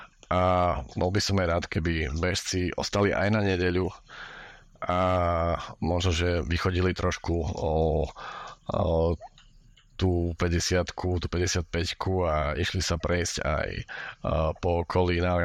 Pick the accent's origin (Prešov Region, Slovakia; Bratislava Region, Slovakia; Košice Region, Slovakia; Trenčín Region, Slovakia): Košice Region, Slovakia; Košice; z môjho rodného mesta, z Košic